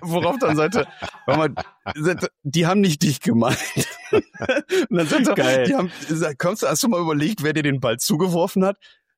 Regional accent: Germany; da sind wir als Deutsche ja immer sehr, sehr kritisch

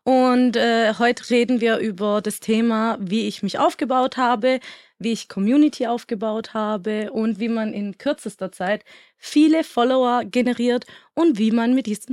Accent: Sicily, Italy; German is a second language; ich komme ja aus Süditalien, Sizilien, und da spricht man ganz anders. Also wir schwätzen ja auch auf Schwäbisch, so das ist unser Dialekt. Und bei mir in Sizilien habe ich das sizilianische Dialekt.

